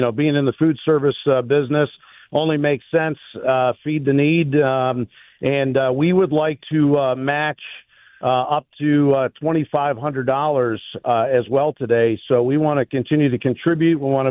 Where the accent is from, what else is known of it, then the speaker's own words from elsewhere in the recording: Ohio, United States; I'm from Northeast Ohio, so I'm up from this part of the area.